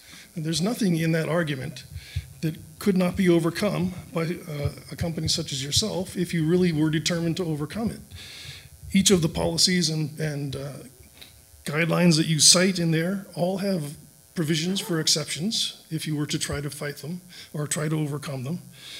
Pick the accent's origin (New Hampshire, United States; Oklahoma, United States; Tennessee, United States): New Hampshire, United States; Franconia; I'm from Franconia.